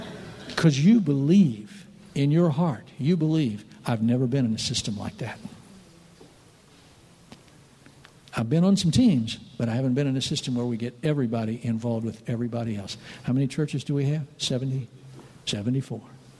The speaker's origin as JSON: {"language": "English", "region": "West Virginia", "country": "United States", "said": "I'm from West Virginia, folks. We don't play much classical music there in the hills."}